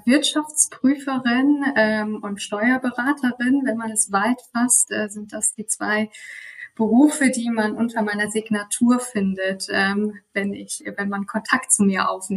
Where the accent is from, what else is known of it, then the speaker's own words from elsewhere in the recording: Rhineland-Palatinate, Germany; Ich bin in der Eifel aufgewachsen. Wem das nicht sagt, das ist so die Region in Rheinland-Pfalz, die etwas ländlicher ist.